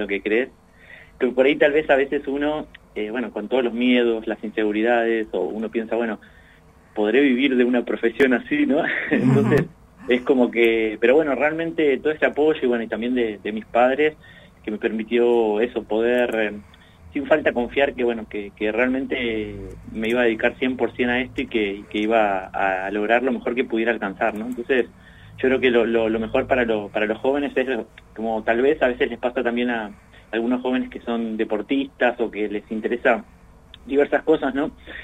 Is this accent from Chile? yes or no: no; Comodoro Rivadavia, Chubut, Argentina; yo soy de Comodoro Rivadavia, ya desde muy pequeño siempre estuve muy ligado a las artes